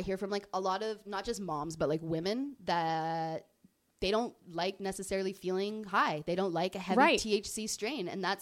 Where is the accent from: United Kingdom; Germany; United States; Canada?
Canada; We're from Canada.